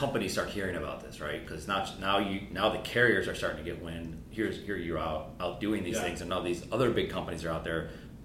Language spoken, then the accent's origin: English; Charlotte, North Carolina, United States; I was from Charlotte, and then I think we kept hearing about each other